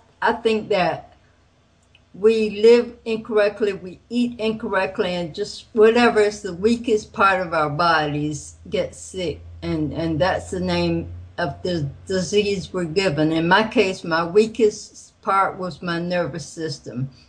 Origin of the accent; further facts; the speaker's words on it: the South, United States; I'm from the South, and I knew how to cook very well.